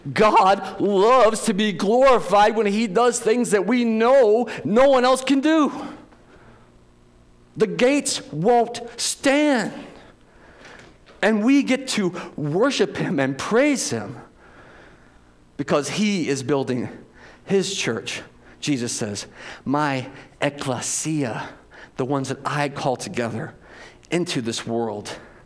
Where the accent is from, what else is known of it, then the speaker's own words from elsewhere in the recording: St. Louis, Missouri, United States; And I know y'all, it's like you can't say y'all up here because we're from St. Louis or whatever. My family's from the Boot Heel, and everybody down there says y'all.